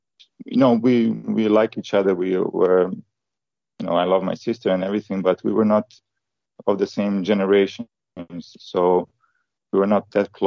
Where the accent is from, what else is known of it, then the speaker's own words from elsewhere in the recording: Serbia; also born or lived in Bosnia and Herzegovina; I was born in Yugoslavia, you know, right before the war, and then in Bosnia, right? So my parents were Serbs, so we had to move to Serbia